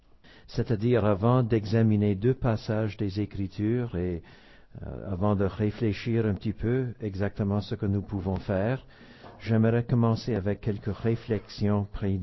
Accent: Quebec, Canada; J'ai été élevé au Québec.

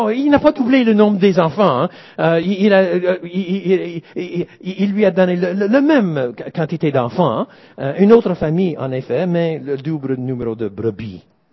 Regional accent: Drummondville, Quebec, Canada; Je me souviens quand j'étais jeune, à Drummondville, tout près de Montréal

